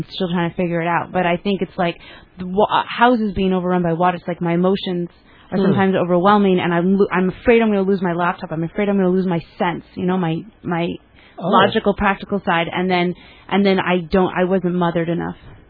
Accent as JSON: {"language": "English", "country": "Canada", "said": "I'm originally from Canada."}